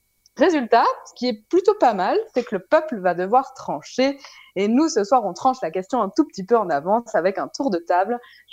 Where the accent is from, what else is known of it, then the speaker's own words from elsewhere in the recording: Switzerland; Chez nous, en Suisse, on a une espèce de parodie de mariage qui s'appelle le Pax.